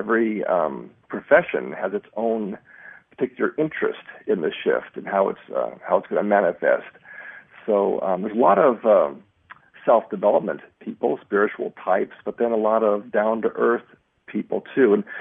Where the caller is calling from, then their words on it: Montana, United States; We're in Montana.